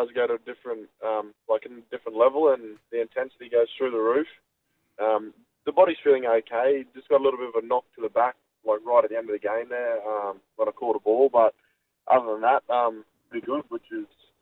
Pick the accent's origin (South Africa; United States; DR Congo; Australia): Australia; Townsville, Queensland; this is where I'm from. I'm from Townsville as well